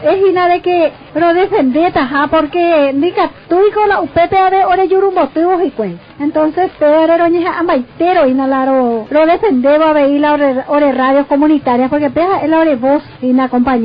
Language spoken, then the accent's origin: Spanish; Paraguay; como paraguaya, como campesina, la situación con Paraguay